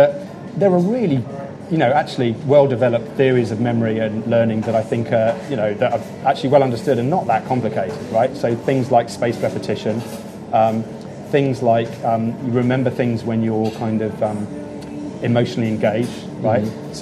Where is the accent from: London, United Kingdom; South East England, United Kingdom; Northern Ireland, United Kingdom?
South East England, United Kingdom; Yeah, so I grew up in Hampshire. I went to predominantly state schools. I went to the local primary school, the local non-selective comprehensive school, but then ended up in, I did my A-levels in Scotland